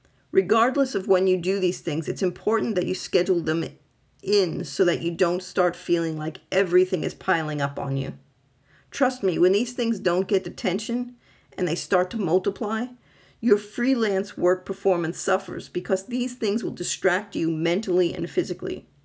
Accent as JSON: {"language": "English", "region": "New York", "country": "United States", "said": "I'm a New Yorker who doesn't deal with these things well on a good day."}